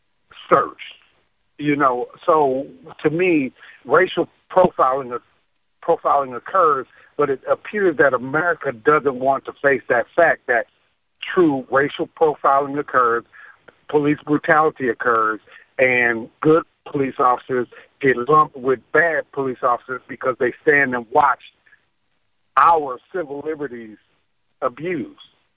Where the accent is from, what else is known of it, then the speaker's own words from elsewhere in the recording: St. Louis, Missouri, United States; I'm from St. Louis, Missouri